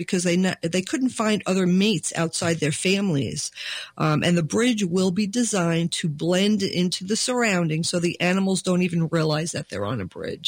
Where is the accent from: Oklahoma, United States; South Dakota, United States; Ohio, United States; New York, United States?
New York, United States; I mean, I'm from New York and I've seen like four on one side and four on the other